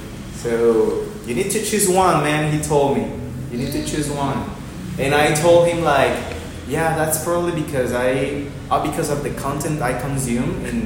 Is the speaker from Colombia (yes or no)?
yes; Colombia; accent: Colombian; English is a second language; For real, I sometimes feel that when I'm speaking in English, I can feel my Colombian accent in English words sometimes.